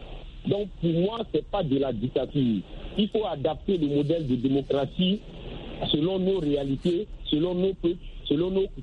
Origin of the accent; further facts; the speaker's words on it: Côte d’Ivoire; comme chez nous en Côte d'Ivoire, on le dit, faut qu'ils mettent de l'eau dans leur vin